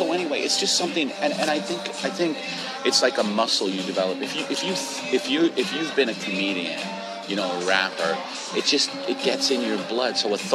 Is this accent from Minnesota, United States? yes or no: no; New York, United States; yeah, I'm from New York.